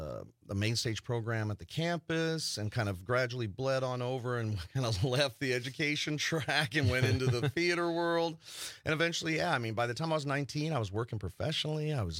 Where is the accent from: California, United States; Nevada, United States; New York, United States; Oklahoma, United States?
Nevada, United States; Las Vegas; born or raised there; now in Wisconsin, United States